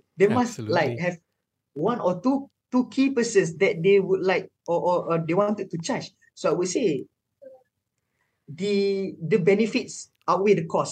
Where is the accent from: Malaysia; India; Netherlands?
Malaysia; I mean, being a Malaysian parent, of course, they will think the same thing